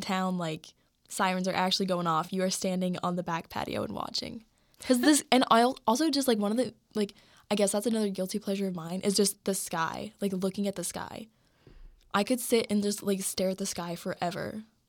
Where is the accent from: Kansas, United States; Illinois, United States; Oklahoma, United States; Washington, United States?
Kansas, United States; It's like, I'm from Kansas, and like in my area, we are right in Tornado Alley, and like we get storms a lot, like in the spring and summer.